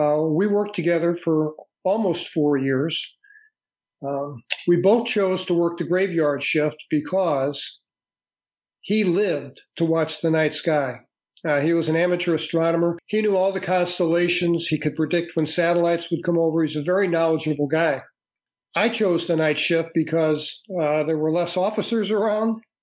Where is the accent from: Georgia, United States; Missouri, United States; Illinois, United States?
Missouri, United States; St. Louis; you know, we're city kids, man. I grew up in St. Louis.